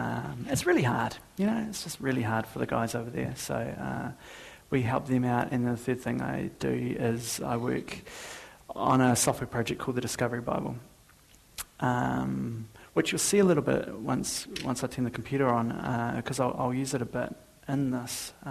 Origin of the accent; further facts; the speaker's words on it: Dunedin, Otago, New Zealand; I'm from Dunedin.